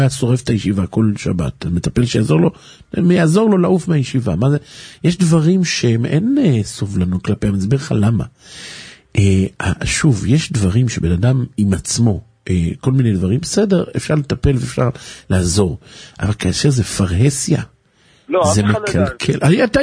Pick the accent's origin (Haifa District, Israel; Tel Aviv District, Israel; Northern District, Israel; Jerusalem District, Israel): Haifa District, Israel; Haifa; אני בתור נער חיפאי תמים